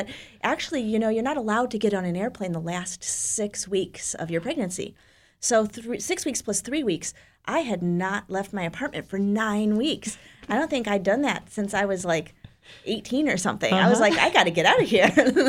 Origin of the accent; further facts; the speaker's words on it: Chicago, Illinois, United States; my hometown is Chicago. I grew up there and I've lived there my whole life.